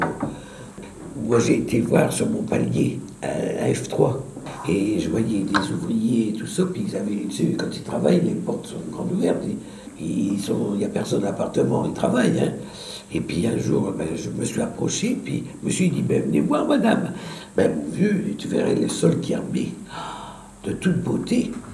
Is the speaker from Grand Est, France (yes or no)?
yes; Reims, Grand Est, France; born there; je réside au quartier des Châtillons depuis 1968. Je suis né à Reims, 23-12-45.